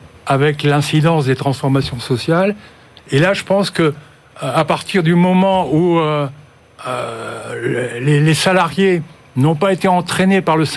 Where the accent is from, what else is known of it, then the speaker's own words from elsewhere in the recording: Hauts-de-France, France; moi, je suis du Nord-Pas-de-Calais.